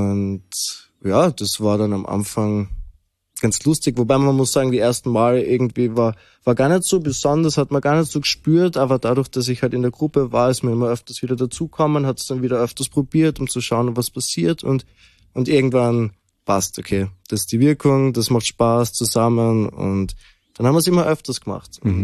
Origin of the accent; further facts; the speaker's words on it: Graz, Styria, Austria; ich komme aus Graz, bin 24 Jahre alt